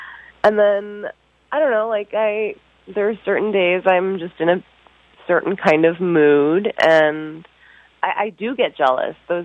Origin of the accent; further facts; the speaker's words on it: New York City, New York, United States; but I grew up in New York City. Like that's I think it kind of comes with the territory when you grow up here.